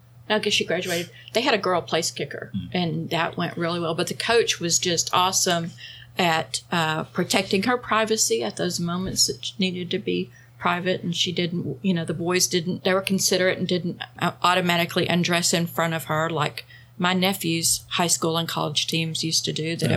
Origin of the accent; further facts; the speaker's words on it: Texas, United States; Is a social consequence to growing up in Texas mm-hmm. as a boy and not playing football.